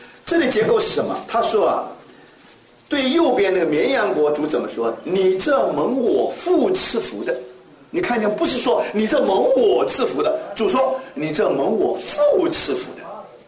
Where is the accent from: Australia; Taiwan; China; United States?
China; 我们中国人就顺服顺服